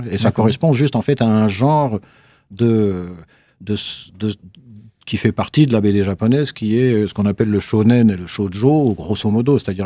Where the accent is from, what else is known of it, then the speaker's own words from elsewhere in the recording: Grand Est, France; je suis Vosgien